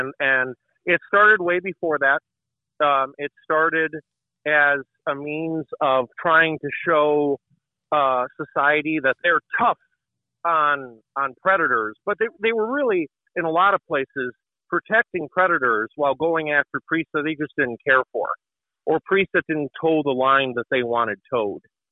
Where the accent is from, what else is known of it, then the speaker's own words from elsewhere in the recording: Chicago Heights, Illinois, United States; born there; now in Rockford, United States; So I was born in Chicago Heights, Illinois.